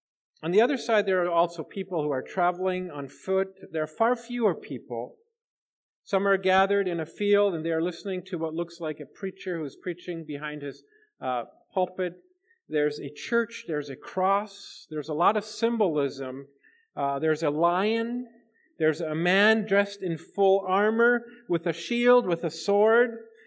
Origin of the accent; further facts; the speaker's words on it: Germany; growing up in Germany as a kid